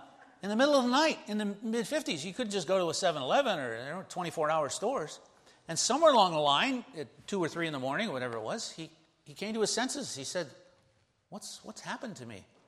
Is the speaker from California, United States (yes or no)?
no; Baltimore, Maryland, United States; when I was a child growing up in Baltimore